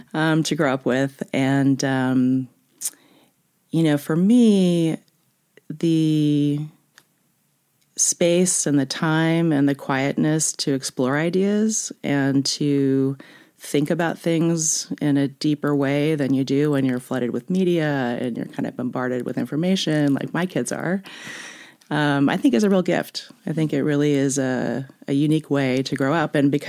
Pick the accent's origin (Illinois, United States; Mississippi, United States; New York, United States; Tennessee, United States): New York, United States; Manhattan; born there; They were born and raised in Manhattan. I was born in Manhattan Hospital.